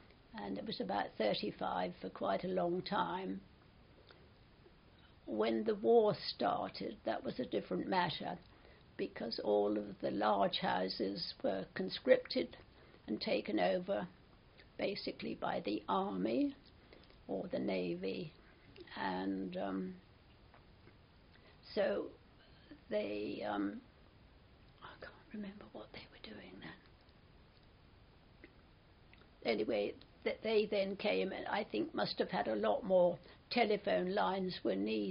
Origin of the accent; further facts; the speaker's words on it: Hambledon, South East England, United Kingdom; born there; and I live in Soberton now, but I was born in Hambledon back in 1935.